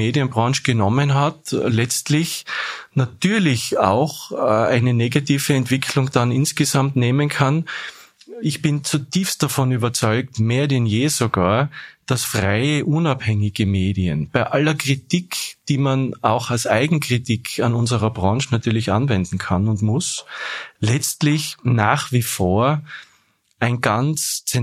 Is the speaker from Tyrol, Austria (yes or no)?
yes; Tyrol, Austria; now in Vienna, Austria; Ja, und haben da über meine Erfahrungen als Tiroler in Wien gesprochen.